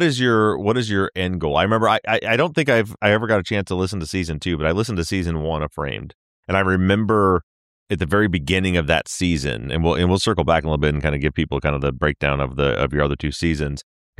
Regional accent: Michigan, United States; So I was the first thing I noticed is how different Michigan, my home state, is in as far as their security.

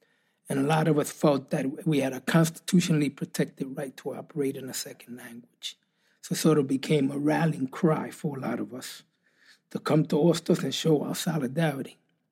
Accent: New York, United States; there was a generation like myself that were born and raised in New York and that were English dominant. And it was almost like, I used to call it a Puerto Rican schizophrenia

